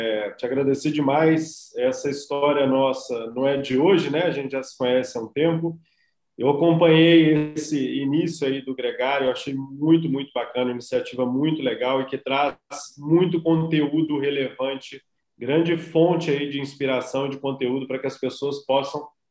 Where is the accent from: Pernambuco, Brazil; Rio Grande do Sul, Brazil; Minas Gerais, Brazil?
Minas Gerais, Brazil; Cataguases; quando eu era criança em Cataguases, sei lá, 3, 4 anos, fui ter minha primeira bicicleta. Cidade pequena, você começa a pedalar muito cedo, né?